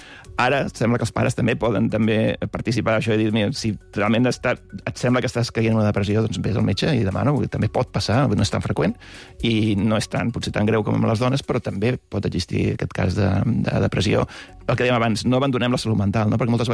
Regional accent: Blanes, Catalonia, Spain; now in United Kingdom; Ahir fèiem la processó al meu poble, Blanes

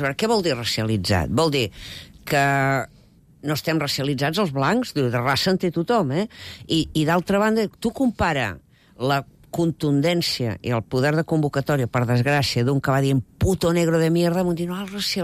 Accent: Catalonia, Spain; A mi em va caure la cara de vergonya, com a catalana.

